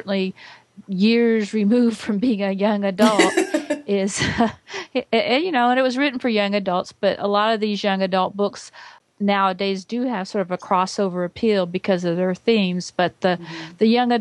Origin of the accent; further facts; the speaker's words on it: Georgia, United States; from Georgia.